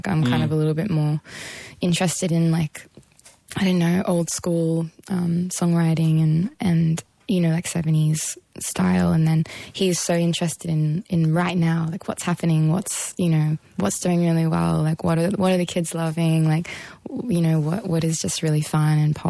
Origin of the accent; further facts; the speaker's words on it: Albury, New South Wales, Australia; I grew up in Albury, New South Wales, kind of in the country. So I don't know. I think I'm 26 now